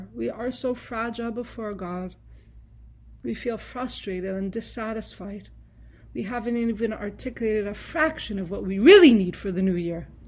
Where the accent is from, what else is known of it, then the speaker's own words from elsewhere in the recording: Toronto, Ontario, Canada; that I'm originally from Toronto. I don't know if I know you, but I grew up in Toronto.